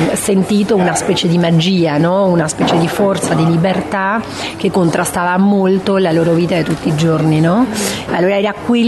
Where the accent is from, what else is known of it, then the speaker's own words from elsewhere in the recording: Argentina; Italian is a second language; Come io sono argentina, avevo un'amica di Ecuador